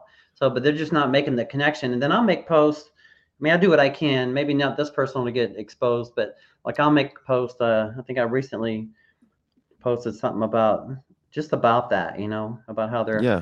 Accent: United States; because you know I'm an American, obviously, and I'm very patriotic. I love our country

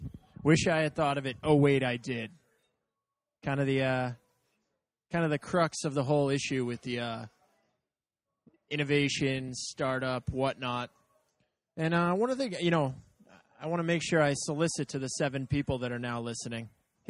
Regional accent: Boston, Massachusetts, United States; I feel like the city of Boston, you know, it's my hometown. It's, you know, born and raised, did my undergrad here, doing my grad not too far away.

